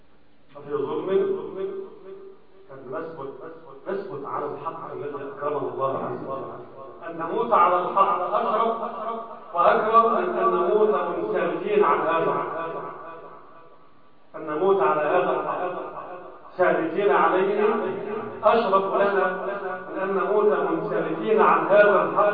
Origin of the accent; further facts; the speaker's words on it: Egypt; اللهم اجعل بلدنا مصر بلدا امنا وامن اهله يا رب العالمين